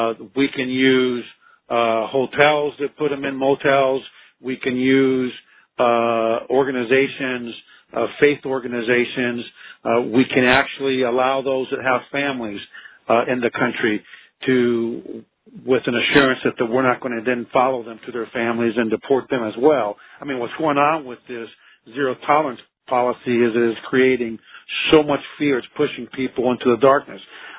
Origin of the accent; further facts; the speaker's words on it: United States; And quite frankly, as an American, it is to me, this evokes more images to me of 1984